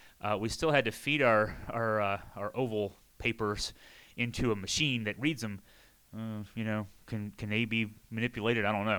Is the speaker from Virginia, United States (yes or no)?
yes; Virginia, United States; I grew up in Augusta County, which surrounds Waynesboro.